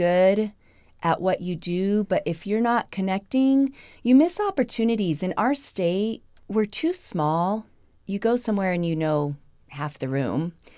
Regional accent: Powell, United States; So just because I'm from Powell, I definitely didn't know them in this capacity.

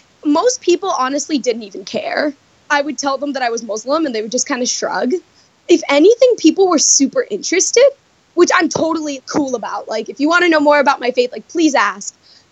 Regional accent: Chicago, Illinois, United States; I grew up in Chicago, but I live in the suburbs.

